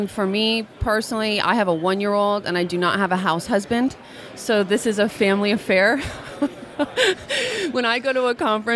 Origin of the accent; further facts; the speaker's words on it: California, United States; This may be unique to where I'm at because I am from the San Francisco Bay Area. That's where my financial planning practice is. I myself live in San Jose